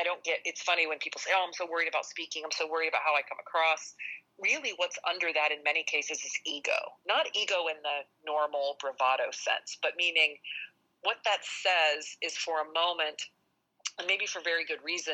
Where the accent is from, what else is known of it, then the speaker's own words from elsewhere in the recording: Jacksonville, Florida, United States; accent: Southern; I had a super heavy Southern accent. I grew up in Jacksonville, Florida.